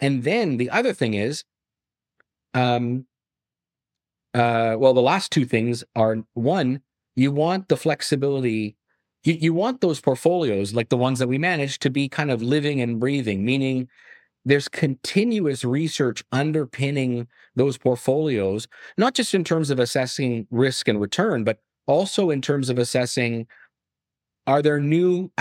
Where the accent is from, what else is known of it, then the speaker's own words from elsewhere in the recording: Ottawa, Ontario, Canada; I was raised in Ottawa